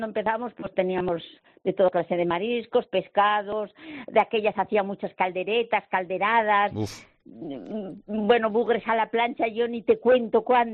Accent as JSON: {"language": "Spanish", "town": "Mieres", "region": "Asturias", "country": "Spain", "moved": "yes", "said": "yo no soy de aquí, soy de Mieres, pero llevo 51 años aquí, con lo cual ya soy de aquí."}